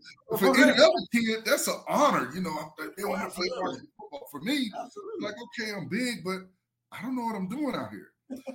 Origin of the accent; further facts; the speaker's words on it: Gainesville, United States; I had always, growing up in Gainesville, I could never play Little League football because the weight limit was 120.